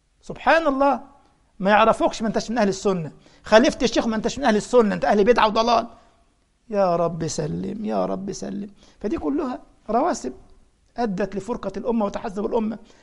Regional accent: Egypt; عندنا في مصر فيقول لك عامل زي الهبلة ولابس طرحة

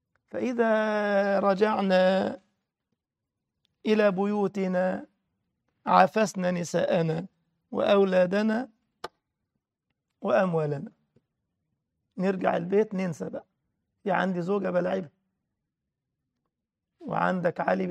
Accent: Egypt; تخيل واحد اسمه الباز عندنا في مصر صحفي

